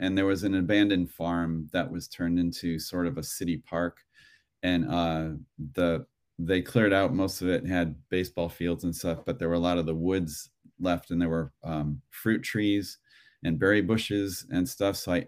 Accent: Cleveland, Ohio, United States; I grew up in Ohio, in Cleveland, in a neighborhood with lots of people, children and families.

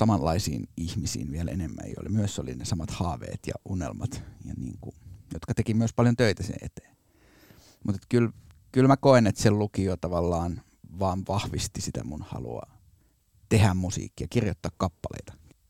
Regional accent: Korso, Uusimaa, Finland; mä kävin Korsossa, mistä mä oon kotoisin, just ala- ja yläasteen

